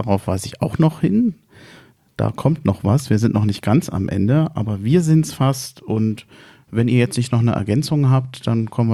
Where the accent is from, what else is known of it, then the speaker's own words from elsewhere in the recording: Berlin, Germany; wir als Berliner